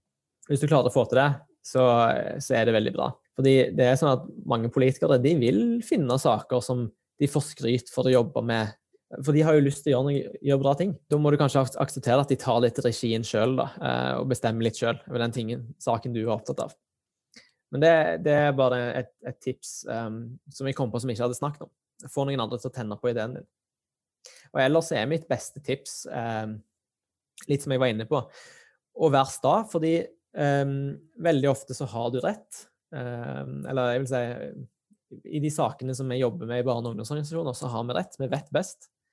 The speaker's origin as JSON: {"language": "Norwegian", "town": "Stavanger", "region": "Rogaland", "country": "Norway", "lives_now": "Oslo, Norway", "said": "Selv om jeg sitter her i Oslo og ikke er i Stavanger selv, mens til vanlig så ville jeg kanskje måtte ha vært hjemme i Stavanger for å snakke med dem."}